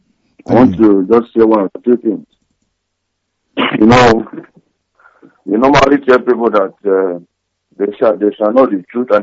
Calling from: Japan; I'm from Newi. I'm calling from Japan.

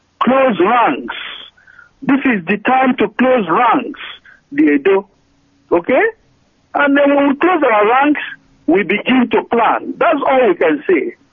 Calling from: Chicago, Illinois, United States; I'm calling from Chicago.

